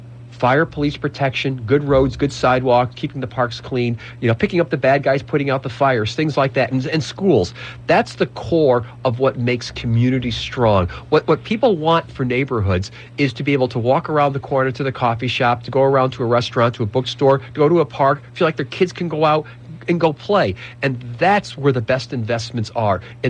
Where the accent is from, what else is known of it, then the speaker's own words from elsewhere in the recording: New York City, New York, United States; I'm from New York.